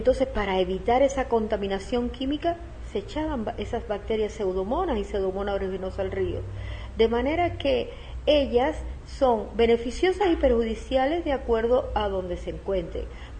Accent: Cuba; moved away; en mi país de origen, en Cuba, se hicieron con motivo de unos brotes

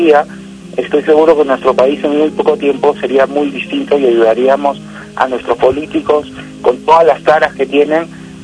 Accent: Peru; tratemos como peruanos siempre de dar la mano a otro peruano.

